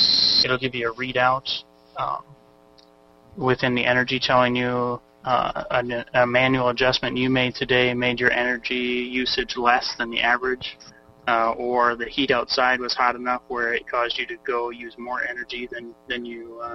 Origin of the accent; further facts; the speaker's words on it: Minnesota, United States; I'm from Minnesota, and we've had crazy heat for all summer now